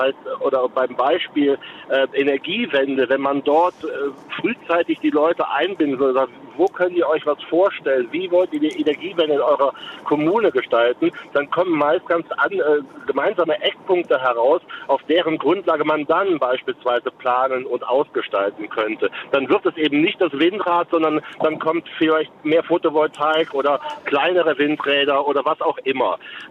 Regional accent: Rhineland-Palatinate, Germany; ich komme aus dem Ahrtal, aus dem kleinen Ort

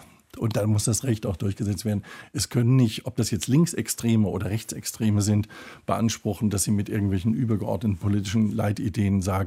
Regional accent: Frankfurt, Hesse, Germany; now in Munich, Germany; Also ich komme aus Frankfurt, ich lebe in München

